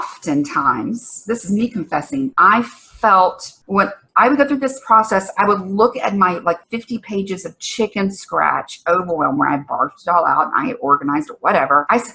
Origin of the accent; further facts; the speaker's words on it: the South, United States; You know, I grew up in the South.